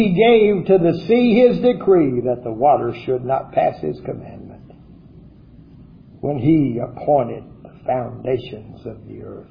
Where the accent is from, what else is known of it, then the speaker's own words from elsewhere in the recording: Hinsdale, Illinois, United States; born there; I was born on March 29th, 1957. In Hinsdale Hospital, DuPage County, Hinsdale, Illinois.